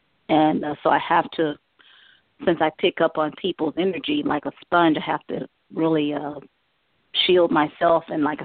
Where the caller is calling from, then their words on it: Cleveland, Ohio, United States; Excuse me, Cleveland, Ohio.